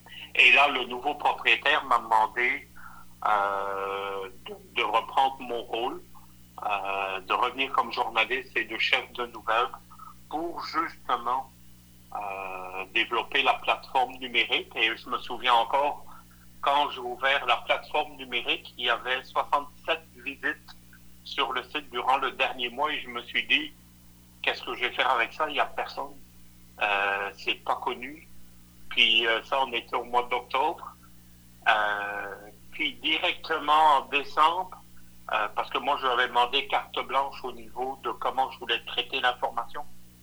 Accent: Belgium; moi, je suis belge et à moitié italien, donc doublement chaleureux, parce qu'on est des gens quand même belges et italiens qui avons du sang chaud

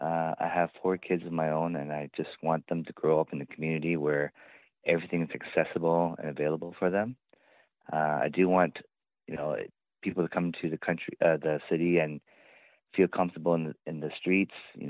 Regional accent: Prince Rupert, British Columbia, Canada; I am from Prince Rupert.

